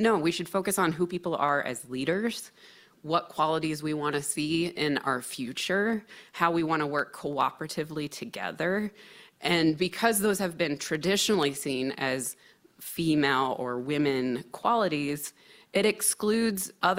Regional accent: Midwest, United States; wanting to be a good patriot, growing up in the Midwest.

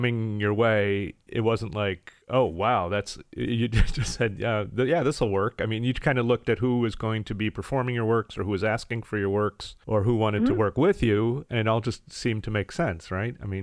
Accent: Chicago, Illinois, United States; my hometown band because I was born in Chicago

